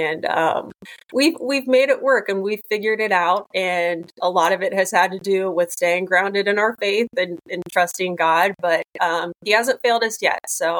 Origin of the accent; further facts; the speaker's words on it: Zanesville, Ohio, United States; Yeah, so I am born and raised in Zanesville, Ohio, which is just down the road from Columbus.